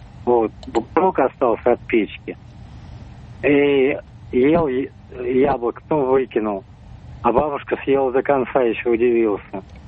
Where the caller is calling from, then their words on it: Moscow Oblast, Russia; из Подмосковья.